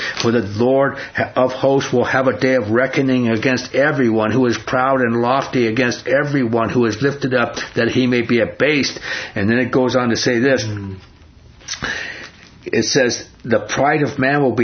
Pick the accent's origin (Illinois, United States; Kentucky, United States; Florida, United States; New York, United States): New York, United States; New York City; born there; I don't know anything about sheep, because I was born in New York City, and all I know is that they smell.